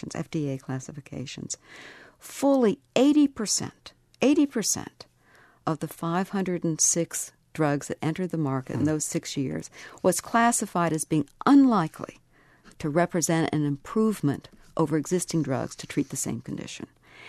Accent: Missouri, United States; But I'm from Missouri.

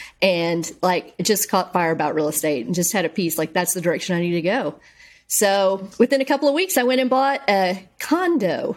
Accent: Bryan, Texas, United States; Bryan, Texas.

